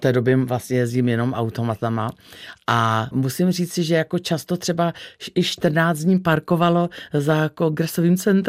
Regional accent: Strakonice, South Bohemian Region, Czechia; born there; jsme se přestěhovali z Písku do Strakonic. Já už jsem se teda narodila s mým bratrem, který je nade mnou. Jsme se narodili ve Strakonicích.

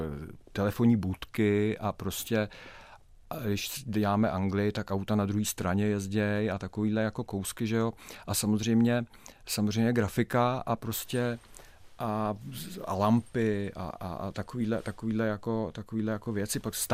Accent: Prague, Czechia; Já mám, protože pocházím z Prahy 1 a celá moje rodina

